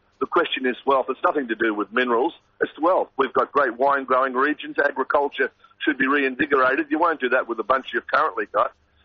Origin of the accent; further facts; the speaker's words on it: Australia; We're standing, as I said to you, because we're Australian.